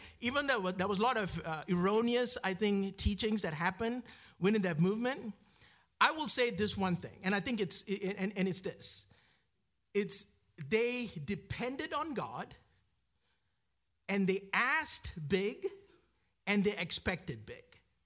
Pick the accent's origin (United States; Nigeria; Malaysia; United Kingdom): Malaysia; Growing up in Malaysia, I didn't grow up in a Presbyterian church